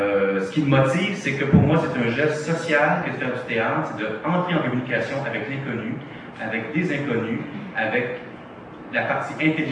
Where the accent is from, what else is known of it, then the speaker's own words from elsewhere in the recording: Quebec, Canada; je suis Québécois et je ne sais plus qui je suis. Donc, je suis autant Européen qu'Américain.